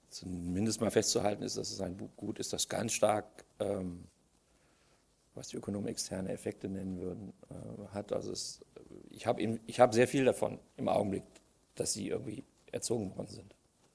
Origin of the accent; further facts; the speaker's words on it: Frankfurt, Hesse, Germany; also ich komme aus Frankfurt